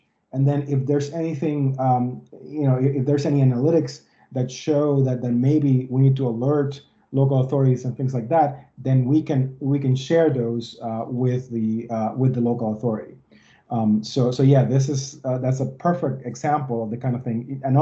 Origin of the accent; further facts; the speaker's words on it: Puerto Rico; I'm from Puerto Rico, and in Puerto Rico, we had a hurricane.